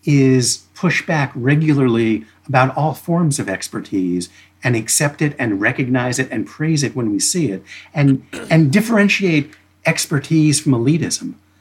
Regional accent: United States; I mean, I grew up in America, but I wasn't a deeply religious person.

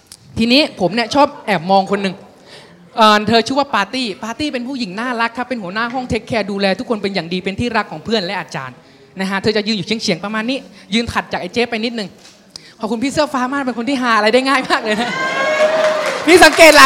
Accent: Nakhon Ratchasima, Thailand; accent: Korat; now in Bangkok, Thailand; โดนล้อแบบหัวล้อคิกคักเวลาเราพูดถามว่าสำเนียงโคราชเป็นยังไง

